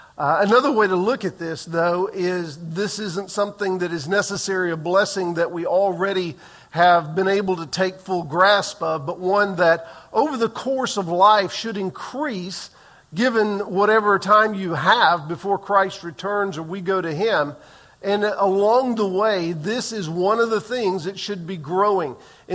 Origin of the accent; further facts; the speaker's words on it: the South, United States; I grew up in the South, though. I mean, everybody was honey and sugar and baby